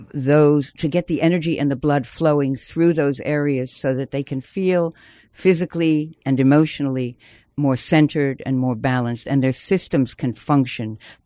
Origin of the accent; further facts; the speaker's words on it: East Coast, United States; moved away; also born or lived in England; No, I'm American, an East Coast girl, but I've lived in England for many years.